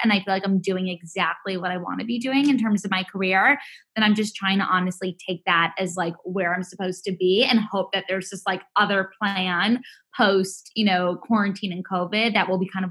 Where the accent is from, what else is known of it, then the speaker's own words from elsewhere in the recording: New York City, New York, United States; So I grew up born and raised in New York City